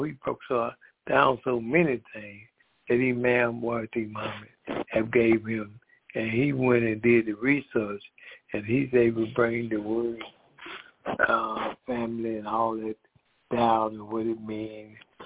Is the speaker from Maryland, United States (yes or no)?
no; Decatur, Georgia, United States; I am from Decatur, Georgia